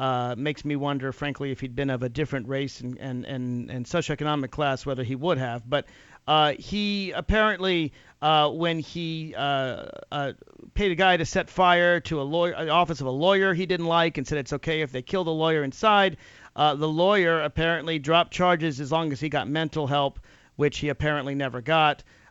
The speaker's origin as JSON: {"language": "English", "region": "Virginia", "country": "United States", "tie": "born or raised there", "said": "You want to buy a gun in your home state of Colorado or my home state of Virginia, it's really easy to do."}